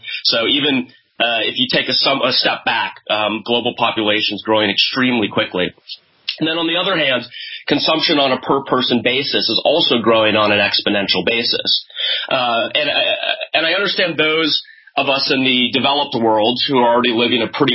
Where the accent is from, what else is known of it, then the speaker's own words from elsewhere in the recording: California, United States; I grew up in Silicon Valley, and as you mentioned, I am a younger guy, just 27 years old.